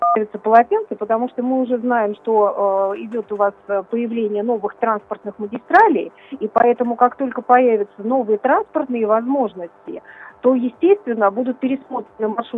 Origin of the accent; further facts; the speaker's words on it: Moscow, Russia; Ну, я как коренная москвичка, естественно, как патриотка своего любимого города